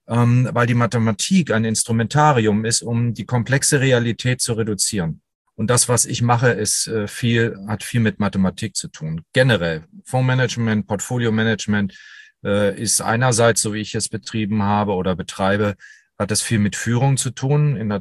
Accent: Germany; Ich bin sehr wohlbehütet am Bodensee groß geworden.

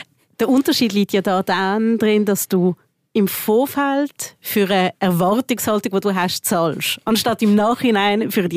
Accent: Switzerland; uns als Schweizer Kultur

